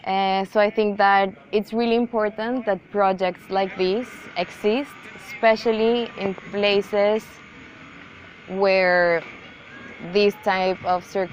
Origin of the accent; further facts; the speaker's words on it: Bogota, Bogotá, Colombia; also born or lived in Argentina; now in Lesbos, Greece; I am from Colombia. I was born in Bogota. But I lived in Argentina for the past 12 years.